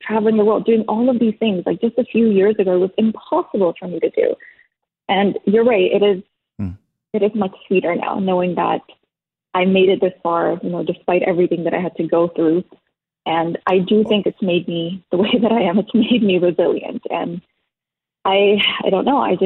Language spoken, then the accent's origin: English; Toronto, Ontario, Canada; I was raised in Toronto. I had different ideas, ideologies, like everything, the way that I was brought up, my mindset was so different versus somebody that's born in Pakistan.